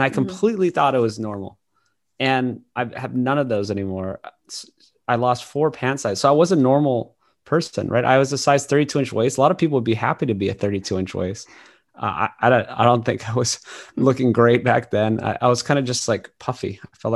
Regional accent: Hawaii, United States; I grew up in Hawaii, we're eating pasta and grain, rice and you know, all this stuff.

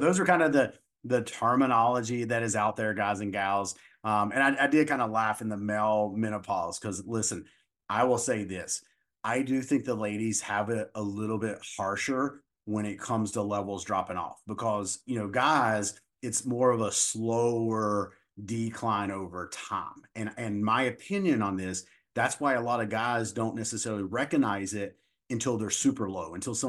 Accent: Appalachia, United States; Like, everybody knows, listen, I'm from Appalachia.

